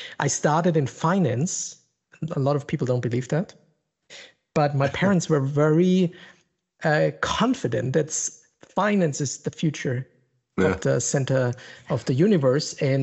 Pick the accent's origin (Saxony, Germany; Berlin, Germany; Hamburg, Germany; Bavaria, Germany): Bavaria, Germany; Munich; English is a second language; As you can hear on my accent, grew up in Germany, in the south of Germany, which is very particular, in Munich, Bavaria.